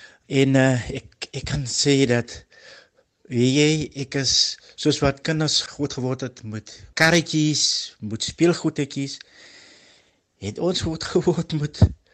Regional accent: Lamberts Bay, Western Cape, South Africa; Ek is in 1970 gebore in Lammatsbaai, het hier groot geword, het die skool gegaan in Lammatsbaai. Ons was maar 'n visser familie, gesin. Redelik arm groot geword, maar daar was kos.

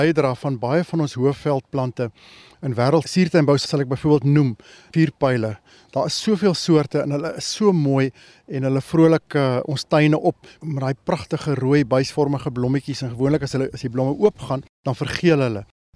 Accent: Johannesburg, Gauteng, South Africa; En as kind sit in Linden, Johannesburg gebly en ons het so op die buitewyke van Johannesburg gebly.

